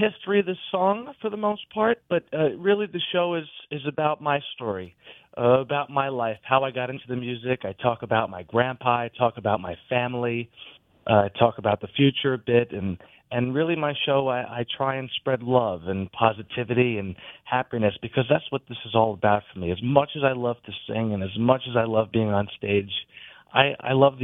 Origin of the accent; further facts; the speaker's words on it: New York, United States; So I grew up in Westchester, New York, and I've been to Pittsburgh many times now.